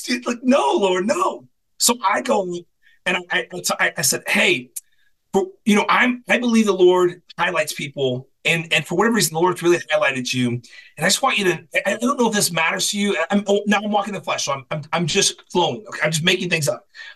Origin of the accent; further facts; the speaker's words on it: Oklahoma, United States; I'm from Oklahoma.